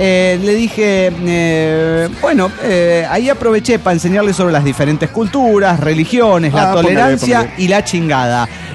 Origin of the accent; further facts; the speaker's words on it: Angamacutiro, Michoacán, Mexico; yo pensé que ya habías dominado la pronunciación de mi pueblo porque en otros programas lo has dicho de manera magistral